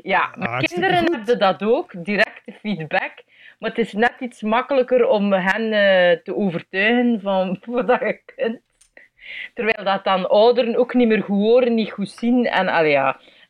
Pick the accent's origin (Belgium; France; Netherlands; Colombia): Belgium; Ik ben een improcomedian uit België.